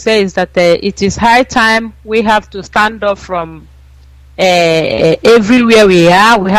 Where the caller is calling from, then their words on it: Spain; I'm calling from Spain.